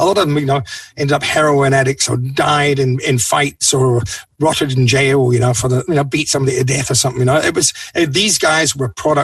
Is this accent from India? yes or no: no; Glasgow, Scotland, United Kingdom; because we're all Scottish, you know, Glaswegians aren't that tall, you know.